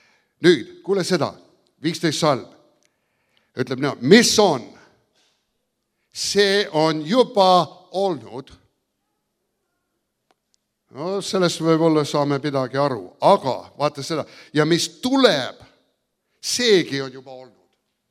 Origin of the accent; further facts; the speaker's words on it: Canada; Mina ka kasvasin Eestis, Kanadas ülesse ja mina pidan otsustama olla eestlane. Ma olin sündinud eestlane.